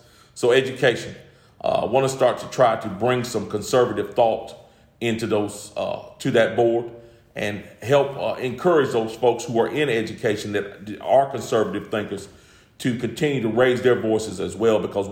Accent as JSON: {"language": "English", "town": "Greensboro", "region": "North Carolina", "country": "United States", "tie": "born or raised there", "said": "I'll just give you the example of my hometown, Greensboro's had, I think, I'm not sure, don't quote me on this number, I think 60 murders."}